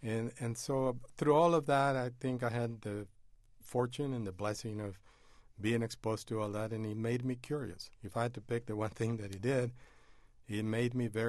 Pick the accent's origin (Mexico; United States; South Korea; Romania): Mexico; Piedras Negras, Coahuila; English is a second language; In my hometown in Piedras Negras in Mexico, I ran into a Methodist missionary who said that if I really wanted to be a good auto mechanic, I would have to learn English.